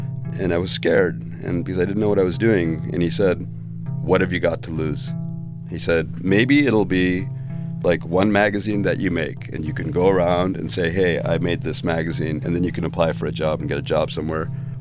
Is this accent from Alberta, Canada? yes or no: no; Toronto, Ontario, Canada; born there; I was born in Toronto. My parents emigrated from Pakistan a couple years before I was born.